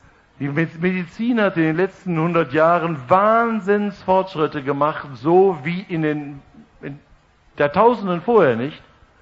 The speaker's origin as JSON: {"language": "German", "region": "North Rhine-Westphalia", "country": "Germany", "said": "Sagt man im Ruhrgebiet, wo ich herkomme."}